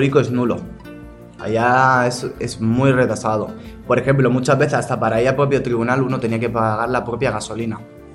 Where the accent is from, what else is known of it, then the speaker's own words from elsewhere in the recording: Spain; como siendo español, lo primero que hay es una extorsión.